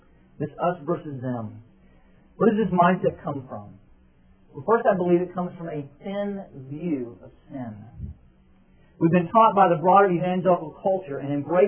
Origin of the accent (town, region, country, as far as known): Texas, United States; born or raised there